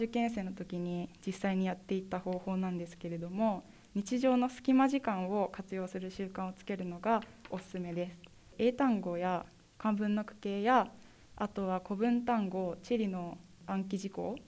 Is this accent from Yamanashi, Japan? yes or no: yes; Yamanashi, Japan; 自然が豊かな地元の山梨で学びたいっていう思いも強くあったので、